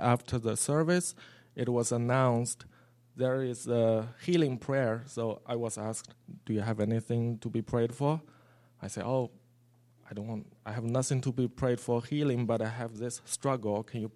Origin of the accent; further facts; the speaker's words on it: China; English is a second language; I said, "Oh, I'm a student. I'm from China."